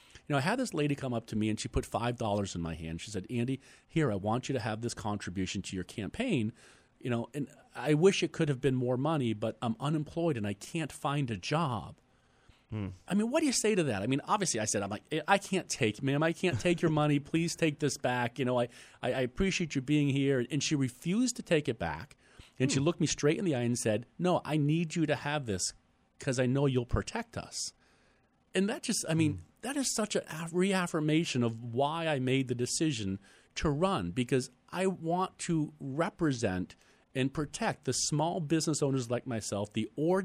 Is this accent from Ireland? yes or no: yes; Ireland; now in United States; I'm an Irishman.